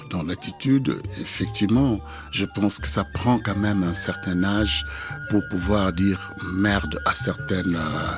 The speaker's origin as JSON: {"language": "French", "region": "Kongo Central", "country": "DR Congo", "said": "J'avais fait cette formule parce que je suis du Bas-Congo. Mais je ne sais pas parler la langue, ma propre langue, qui est le Kikongo."}